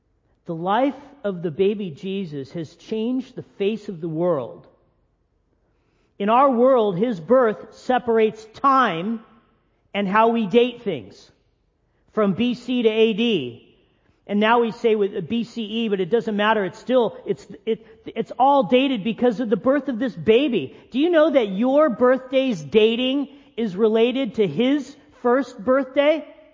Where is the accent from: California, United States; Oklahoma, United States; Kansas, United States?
California, United States; Big Bear; I grew up in Big Bear. I grew up in the snow. I had lots of white Christmases